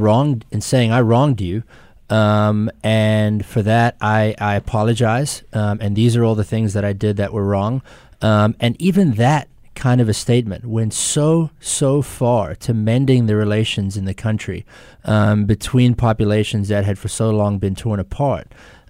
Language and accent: English; South Africa; born there; I was born in South Africa.